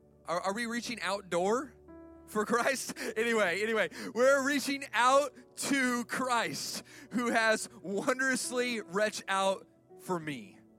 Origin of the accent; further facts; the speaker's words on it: Arizona, United States; I grew up in Arizona, and we really don't have water in Arizona. It's just a desert. There's really no water. It rains like 5 times a year